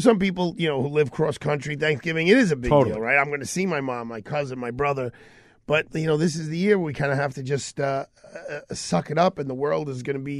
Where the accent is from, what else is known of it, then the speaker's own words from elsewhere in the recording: New York, United States; Now, as a New Yorker, I'm like, well, the lumber price is going up because every gosh darn building in Manhattan was boarded up for the election and all that.